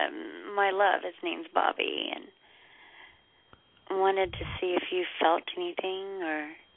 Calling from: Oklahoma, United States; Oklahoma.

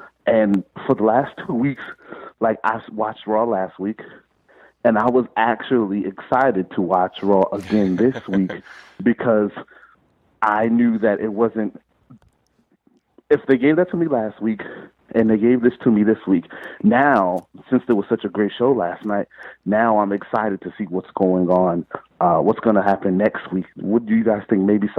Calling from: New York, United States; from New York.

